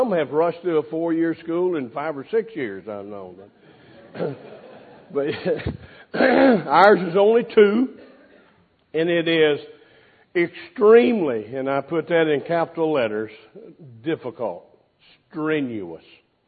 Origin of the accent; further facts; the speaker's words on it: Arkansas, United States; I was raised in Arkansas. I was a rice farmer, believe it or not. My dad was a rice farmer before me